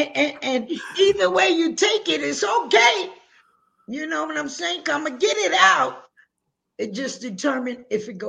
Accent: New York City, New York, United States; I contribute my success and my little pitfalls to where I grew up in the South Bronx and during that era that I grew up in the South Bronx. I'm a 50s baby, you know?

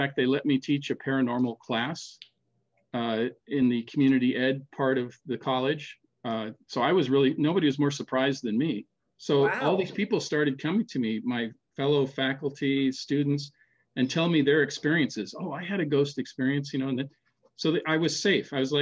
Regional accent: Seattle, Washington, United States; born there; I was born in Seattle. My brother and I were born in Seattle, and my sister and my eldest brother were born in Norway during the war

